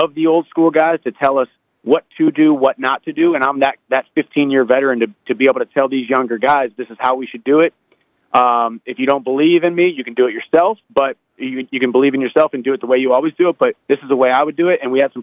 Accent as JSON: {"language": "English", "town": "St. Louis", "region": "Missouri", "country": "United States", "tie": "born or raised there", "said": "and then I'm a St. Louis Cardinals fan because I'm born and raised in St. Louis."}